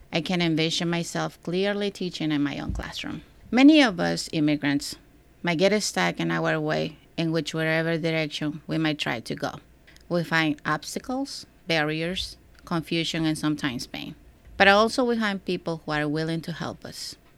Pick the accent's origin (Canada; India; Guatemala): Guatemala; now in Providence, United States; I was born and raised in Guatemala. I was born in a country with beautiful volcanoes, mountains, and beaches, rich in culture and in faith. I came to Providence on April 18, 2000.